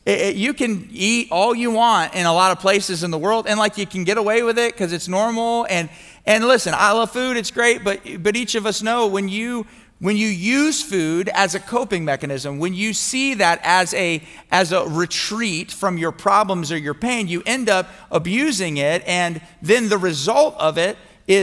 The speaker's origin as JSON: {"language": "English", "town": "Miami", "region": "Florida", "country": "United States", "tie": "born or raised there", "moved": "as an adult", "lives_now": "Mississippi, United States", "said": "I grew up in Miami, and you guys might have heard this before, but I was probably the biggest Miami Hurricanes fan of all time. I remember when I first moved to Mississippi in 2007"}